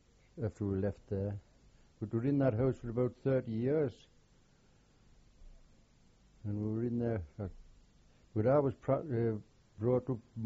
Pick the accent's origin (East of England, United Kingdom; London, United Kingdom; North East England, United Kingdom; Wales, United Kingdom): North East England, United Kingdom; Houghton-le-Spring; born there; I was born in Hortonley Spring, County Durham.